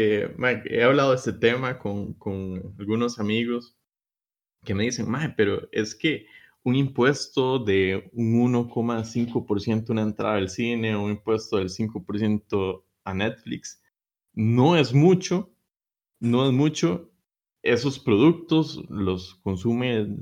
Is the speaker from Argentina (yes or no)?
yes; Argentina; Como argentino.